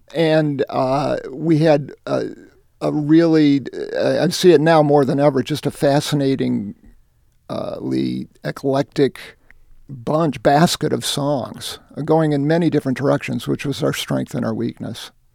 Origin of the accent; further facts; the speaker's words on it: Sylvania, Ohio, United States; Well, Bob and I grew up together in Sylvania, Ohio, which Michael has called the Liverpool of Ohio.